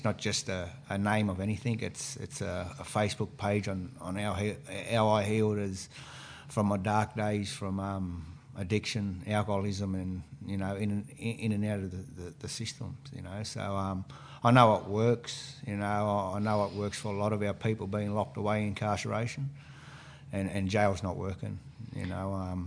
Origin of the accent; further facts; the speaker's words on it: Wellington, New South Wales, Australia; me growing up in Wellington, out on the Nenama Mission, you know, I spent a lot of my childhood years